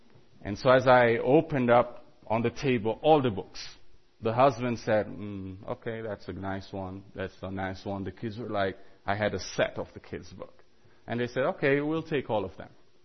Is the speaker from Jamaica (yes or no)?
yes; Jamaica; I'm from Jamaica, by the way, and we do a lot of running.